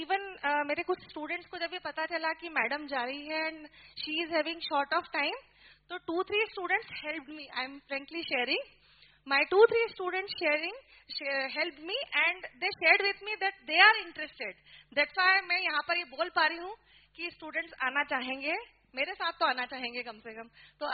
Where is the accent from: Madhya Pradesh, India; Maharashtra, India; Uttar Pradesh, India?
Madhya Pradesh, India; Indore; मैं इंदौर से हूँ